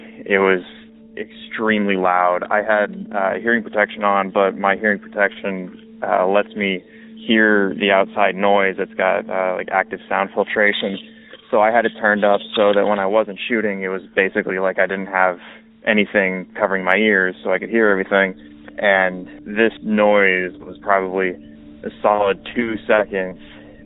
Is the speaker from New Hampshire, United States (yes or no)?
yes; Loudon, New Hampshire, United States; I'm from the New Hampshire area, specifically Loudoun.